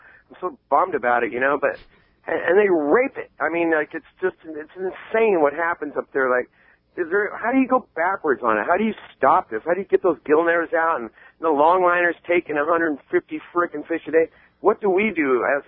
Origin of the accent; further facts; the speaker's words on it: Washington, United States; I grew up in the Northwest, up in Washington State, Oregon, and up there.